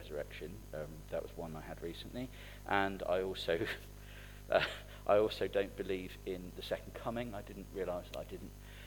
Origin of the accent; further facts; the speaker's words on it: United Kingdom; You know, I'm certain it's because we're British, but we're naturally pessimistic.